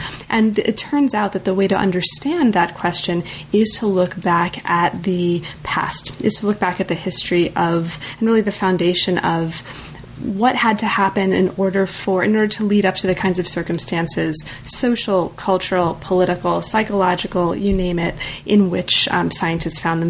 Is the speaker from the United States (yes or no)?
yes; United States; Oh, I'm very American.